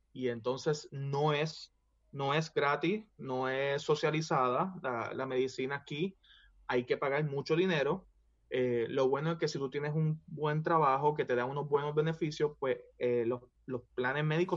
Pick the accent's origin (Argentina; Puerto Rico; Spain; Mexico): Puerto Rico; somos puertorriqueños y somos parte de Estados Unidos